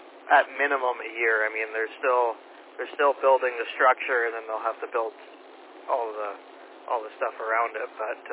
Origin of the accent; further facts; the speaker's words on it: Agassiz, British Columbia, Canada; I grew up in Agassiz, so I don't, when it comes to the city, I'm not very knowledgeable